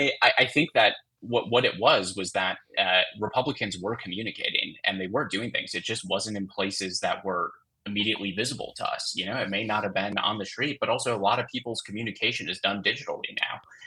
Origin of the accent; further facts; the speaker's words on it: Two Rivers, Wisconsin, United States; As part of my hometown, Facebook feed, I see, like the news and information page for Two Rivers